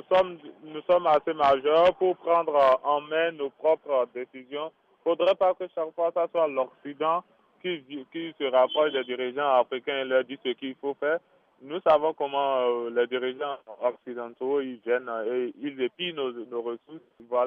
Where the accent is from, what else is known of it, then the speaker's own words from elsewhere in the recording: Cotonou, Littoral, Benin; Je suis béninois et j'appelle actuellement de Cotonou.